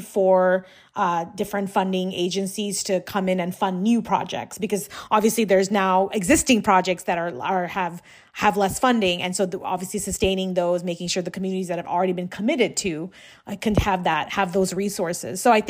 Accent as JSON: {"language": "English", "country": "Sri Lanka", "said": "and I'm originally from Sri Lanka"}